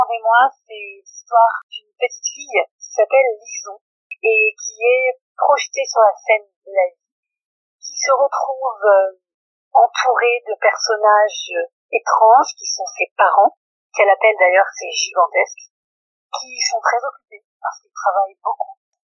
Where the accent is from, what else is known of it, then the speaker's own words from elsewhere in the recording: Briançon, Provence-Alpes-Côte d'Azur, France; born there; moi, je suis née à Briançon, je suis d'origine briançonnaise.